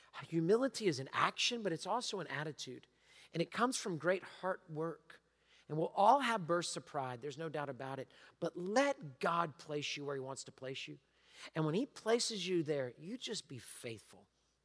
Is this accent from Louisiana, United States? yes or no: no; Texas, United States; No, sir, I'm from Texas.